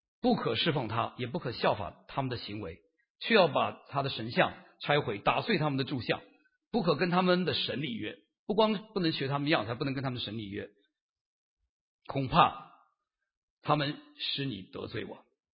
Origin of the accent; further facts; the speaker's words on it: China; 整个在地上掌权者，我们中国人都是听命的。